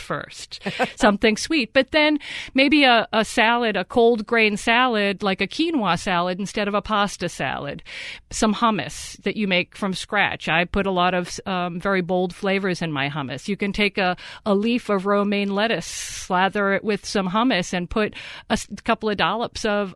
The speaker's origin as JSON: {"language": "English", "town": "Boston", "region": "Massachusetts", "country": "United States", "tie": "born or raised there", "said": "I went on to my hometown of Boston"}